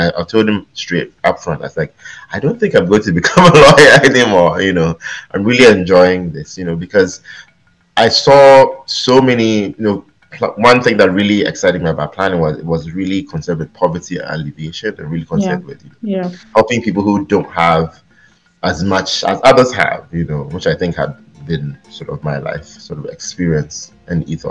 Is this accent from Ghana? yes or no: yes; Kumasi, Ashanti, Ghana; because I grew up in Kumasi and I grew up in university campus